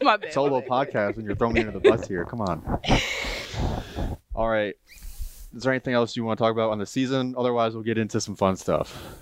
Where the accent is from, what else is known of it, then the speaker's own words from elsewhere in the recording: Rochester, New York, United States; Close enough. I'm from Rochester.